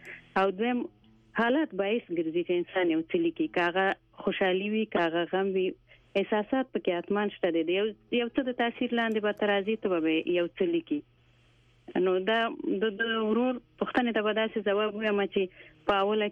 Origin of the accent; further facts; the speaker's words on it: Afghanistan; زه د ماته ډیر شو کالو یم، او د افغانستان هغه لورې ما چې په جنگ کې پیدا او په جنگ کې دا ته ډیر شو کالو شولم.